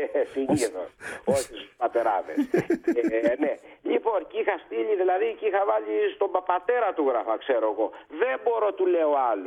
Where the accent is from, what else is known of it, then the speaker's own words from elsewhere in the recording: Ionian Islands, Greece; υπήρχε και μια σχολή εδώ πέρα, στην Κεφαλονιά. Οπότε αποφύτησα στον τόπο μου με μηδέν έξοδα.